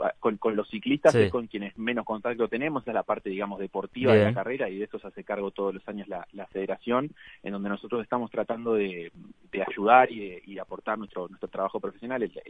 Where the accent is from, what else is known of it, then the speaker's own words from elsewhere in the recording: Montevideo, Uruguay; now in Maldonado, Uruguay; Yo soy de Montevideo, ahora vivo en Maldonado